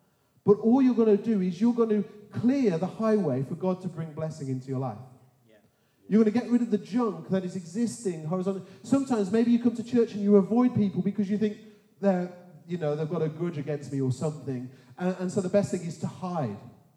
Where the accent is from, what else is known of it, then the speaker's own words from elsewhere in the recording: United Kingdom; Because we're British, or French in some cases, I don't know what the French culture is like, but British, we struggle to hear it.